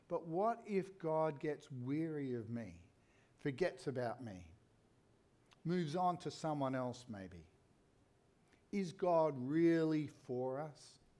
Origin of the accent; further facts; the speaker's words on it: Scotland, United Kingdom; I'm Scottish in origins